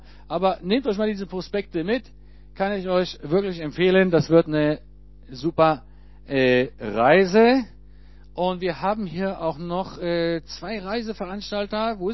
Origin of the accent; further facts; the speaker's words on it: Israel; Wir sind mit ihnen aufgewachsen in Israel. Wir alle ticken anders.